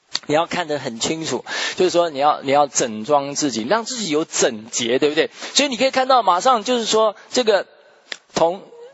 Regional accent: China; 我们中国人有一句话叫做什么？

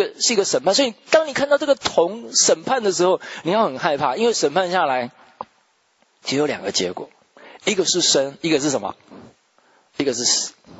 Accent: China; 我们中国人有一句话叫做什么？

